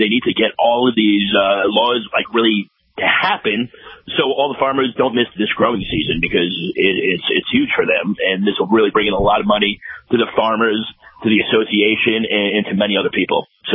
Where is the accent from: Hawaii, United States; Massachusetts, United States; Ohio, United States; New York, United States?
New York, United States; This is extremely, extremely exciting for me, being a New Yorker